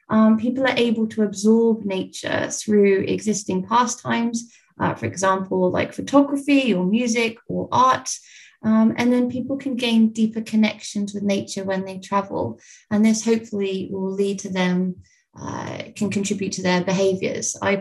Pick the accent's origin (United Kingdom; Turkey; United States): United Kingdom; Poole, South West England; I'm from Poole in Dorset, so I wasn't familiar with mountains or snow